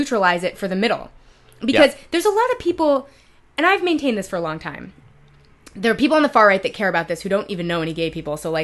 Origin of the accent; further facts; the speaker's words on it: New York, United States; In my home state, Cuomo is announcing a proposal to raise the minimum wage in New York.